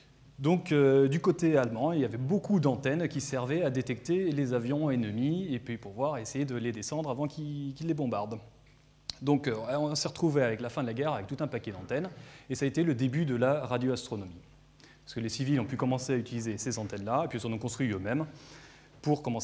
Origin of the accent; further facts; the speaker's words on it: Belgium; Donc, vu que je suis belge moi-même, je vais aussi dire quasar.